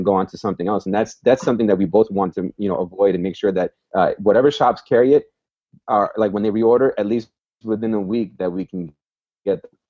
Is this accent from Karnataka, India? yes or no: no; Mumbai, Maharashtra, India; We come from Gujarat, I was born and raised in Bombay, now called Mumbai.